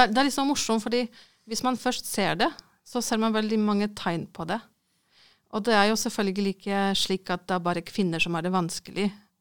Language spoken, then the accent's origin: Norwegian; Poland; moved away; jeg har vokst opp i Polen på 80-tallet